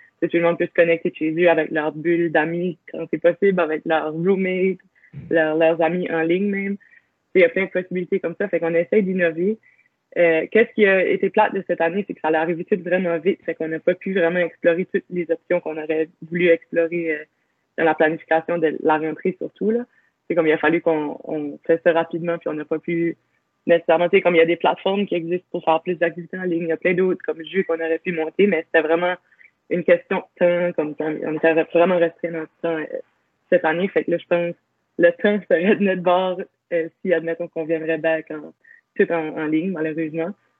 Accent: Edmonton, Alberta, Canada; now in Moncton, Canada; Je suis originaire du Nord-Ouest, d'Edmonton, plus précisément. Puis ça fait déjà depuis 2016 que je suis étudiante à l'Université de Moncton, campus de Moncton.

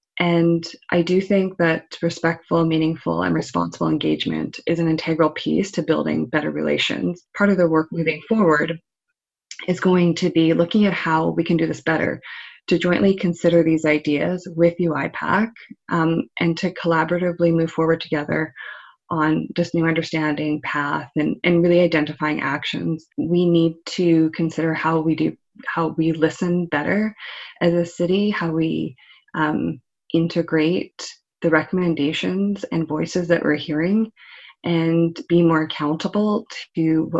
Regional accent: British Columbia, Canada; now in Vancouver, Canada; I grew up in the Fraser Valley, fairly close to my First Nation community, which is a bit further. It's at the Spuzzum First Nation. And so I'm Anglo-Katmuk. I grew up in this area in Stolo territory with close connections to my community

